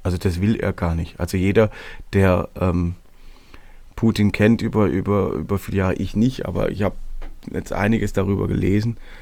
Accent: Forchtenberg, Baden-Württemberg, Germany; Forchtenberg, das ist ein kleines, mini kleines Dörfchen oder Städtchen aus dem Kochertal.

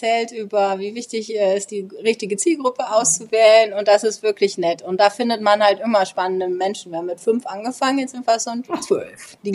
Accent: Essen, North Rhine-Westphalia, Germany; Aus dem Ruhrpott, aus Essen.

